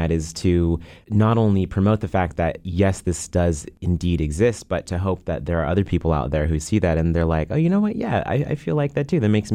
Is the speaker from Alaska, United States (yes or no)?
yes; Juneau, Alaska, United States; One really great thing about growing up in Juneau is it's a small Alaskan town